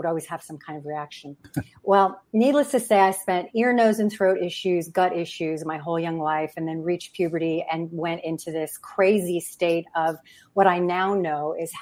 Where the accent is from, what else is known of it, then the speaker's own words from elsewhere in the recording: New Mexico, United States; also born or lived in El Paso, Texas; And I was born in El Paso, Texas on accident, but I gladly claim to be partly Texan. And, but we're from New Mexico.